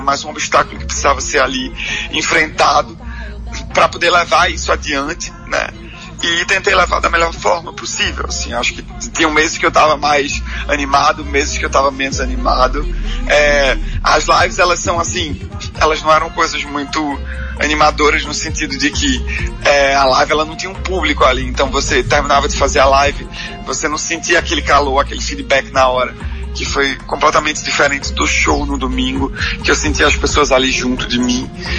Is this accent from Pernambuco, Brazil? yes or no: yes; Garanhuns, Pernambuco, Brazil; moved away; also born or lived in Recife; Eu saí de Garanhuns tem muito tempo já. Eu tava em Recife tem uns 15 anos.